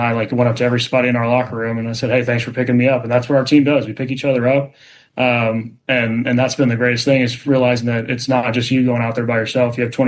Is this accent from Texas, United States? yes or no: yes; Texas, United States; born and bred in Texas. So, I mean, football was part of my life till from about 5-6 years old, playing flag football out to – you know, being in West Texas, it's Friday Night Lights.